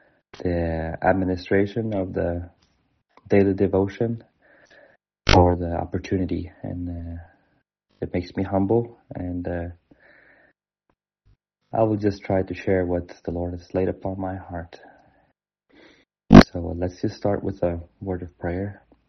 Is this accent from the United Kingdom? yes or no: no; Norway; English is a second language; So I'm from Norway in the church in Vardal